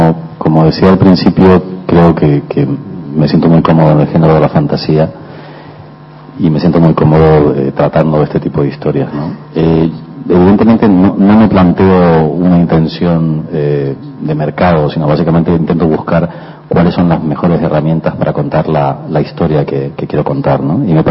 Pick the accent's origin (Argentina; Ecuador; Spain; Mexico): Spain; nunca, jamás sería imposible desestimar mi faceta como cineasta español, porque es lo que soy y es de lo que me alimento. O sea, me alimento básicamente de mi cultura y de mi país